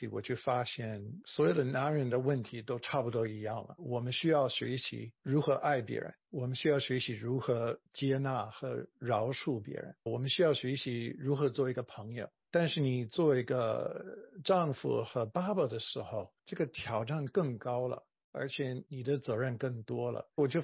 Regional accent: United States; Chinese is a second language; now in China; 因为中文是世界上的最难学的语言，对我们美国人来说。

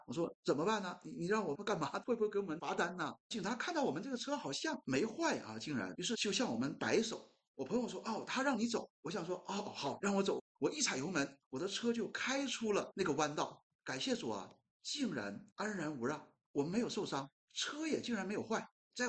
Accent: Shenyang, Liaoning, China; 你老家哪里的？我说我从沈阳来的。

